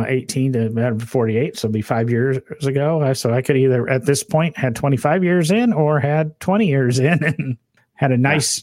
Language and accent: English; Peoria, Illinois, United States; I could have got a job at Caterpillar because I was from Peoria, Illinois